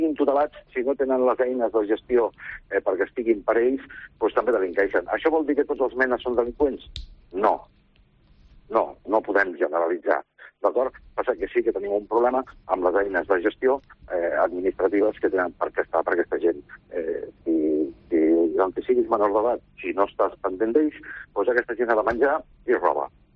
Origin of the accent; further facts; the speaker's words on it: Barcelona, Catalonia, Spain; Veritablement, com a barceloní, pues a mi em molesta molt que succeeixi això